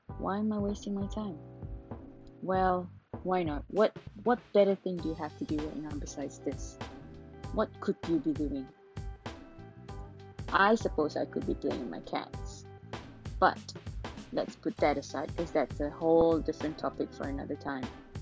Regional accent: Penang, Malaysia; now in Kuala Lumpur, Malaysia; I'm from Malaysia, originally from Penang is an island in Malaysia. I'm currently working in Kuala Lumpur.

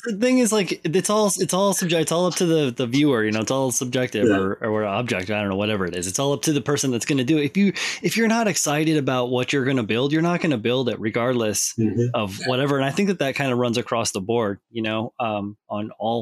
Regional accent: Iowa, United States; now in New Jersey, United States; Like, bro, I am from Iowa. I have no accent.

